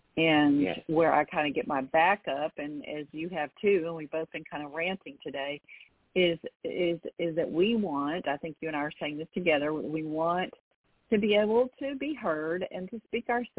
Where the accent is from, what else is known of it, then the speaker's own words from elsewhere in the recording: Arkansas, United States; also born or lived in California; that's the world that I bought into when I was, you know, a teenager growing up in Arkansas, and that's the world that I saw when I went out into the world and ended up raising my own children in California